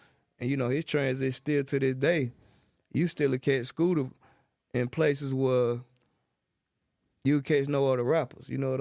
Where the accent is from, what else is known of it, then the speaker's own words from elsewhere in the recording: Atlanta, Georgia, United States; Because me, I'm from John Burr South, Zone 3.